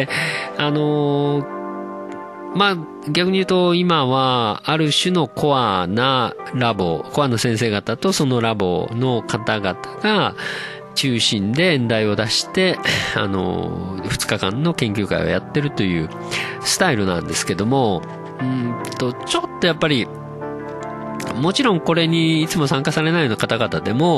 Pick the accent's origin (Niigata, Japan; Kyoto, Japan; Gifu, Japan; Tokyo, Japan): Kyoto, Japan; born there; now in Kurashiki, Japan; 僕は、京都府生まれで、もう倉敷市40年住んでますんで、